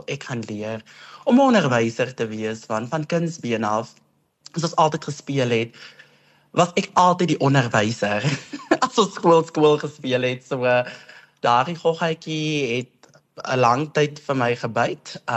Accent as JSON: {"language": "Afrikaans", "town": "Victoria West", "region": "Northern Cape", "country": "South Africa", "tie": "born or raised there", "said": "ek het toe op Victoria West begin skool gee, my tuisdorp."}